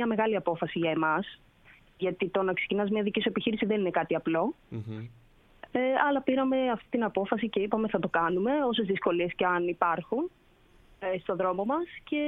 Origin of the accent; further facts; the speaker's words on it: Kyparissia, Peloponnese, Greece; Εγώ κατάγομαι από την Κυπαρισσία και ο Χαράλαμπος, που είμαστε μαζί και στην επιχείρηση και στη ζωή. Ξεκινήσαμε από εδώ, φύγαμε για σπουδές, ο Χαράλαμπος έφυγε στην Αθήνα, εγώ στην Καλαμάτα.